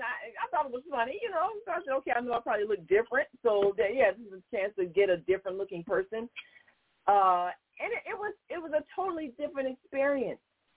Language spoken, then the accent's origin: English; United States; born there; and I explained that I was born in America